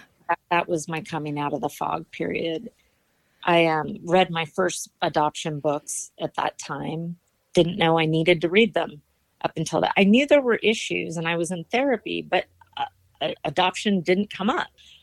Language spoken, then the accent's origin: English; San Pedro, California, United States; So I love San Pedro. Like, it's a really tight knit community.